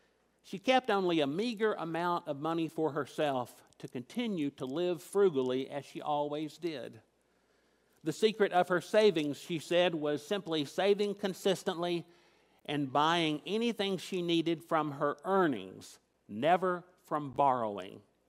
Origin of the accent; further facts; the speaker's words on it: Tennessee, United States; to use a term I knew growing up in Tennessee